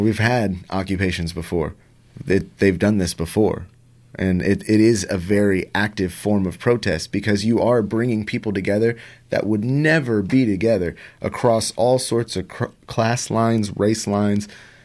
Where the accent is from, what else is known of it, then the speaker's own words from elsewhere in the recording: Texas, United States; I'm from Texas.